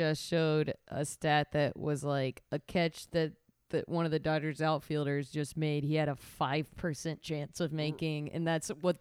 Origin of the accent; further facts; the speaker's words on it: Sandy Springs, Georgia, United States; Grew up, born and raised in Sandy Springs.